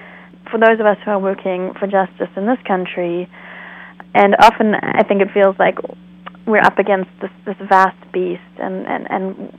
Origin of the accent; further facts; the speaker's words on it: South Africa; now in United States; I'm South African originally, as I write in Loyal to the Sky. I grew up in South Africa, and we immigrated to the States in 1988.